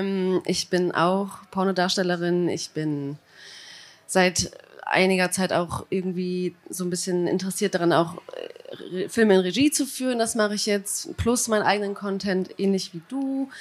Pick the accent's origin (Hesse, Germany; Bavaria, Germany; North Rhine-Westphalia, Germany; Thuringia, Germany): North Rhine-Westphalia, Germany; Cologne; Ja, ich komme eigentlich aus Köln, so aus der Ecke Köln, aber Köln.